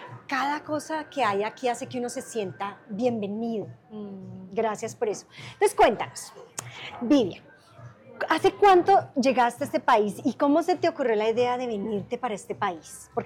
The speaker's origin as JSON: {"language": "Spanish", "country": "Colombia", "said": "como buena colombiana, tomarme un cafecito."}